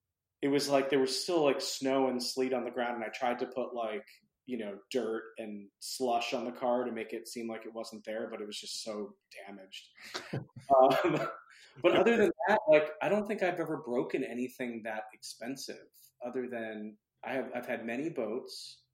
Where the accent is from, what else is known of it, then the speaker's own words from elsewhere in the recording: New York City, New York, United States; so I when I was in college, so I grew up in New York City.